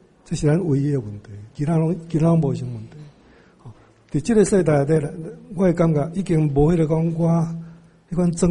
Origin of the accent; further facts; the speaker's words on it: Taiwan; 甚至我都觉得说如果我很快乐的说我是台湾人，我感觉蛮笑的，不要喜欢老啊，因为我说我是台湾人我很欢喜